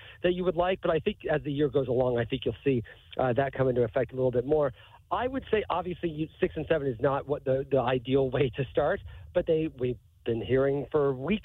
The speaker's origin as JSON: {"language": "English", "town": "Mattoon", "region": "Illinois", "country": "United States", "moved": "as an adult", "lives_now": "New York, United States", "said": "I'm obviously originally from Mattoon, Illinois. I grew up a Cardinals fan and remain a Cardinals fan. But I moved to New York in January of 2000."}